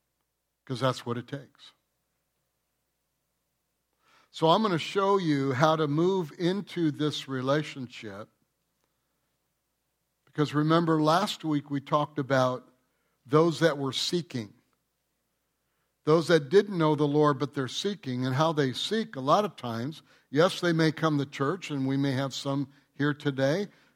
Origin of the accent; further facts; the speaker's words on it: Detroit, Michigan, United States; I was born and raised in Detroit, and then just outside of Detroit.